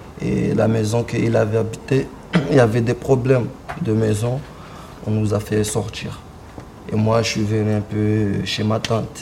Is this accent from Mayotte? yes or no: yes; Mayotte; now in Marseille, France; moi, je suis né à Mayotte, je suis grandi à Mayotte. J'ai fait ma vie un peu Mayotte, mais un peu galère.